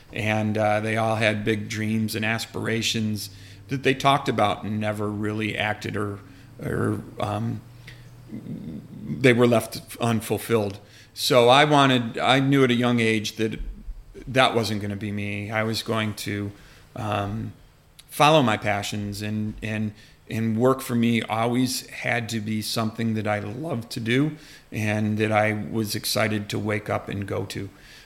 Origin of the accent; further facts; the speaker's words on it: Rochester, New York, United States; So I was born in Rochester and grew up there, but knew at a very young age that the suburban lifestyle was not mine.